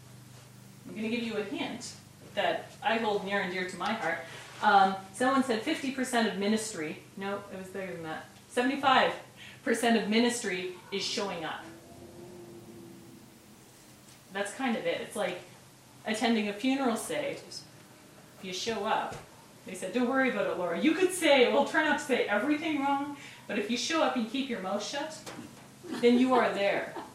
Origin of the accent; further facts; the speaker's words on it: Regina, Saskatchewan, Canada; but I'm from Regina, and it's weird because you walk down the street and no one wants to meet your eyes.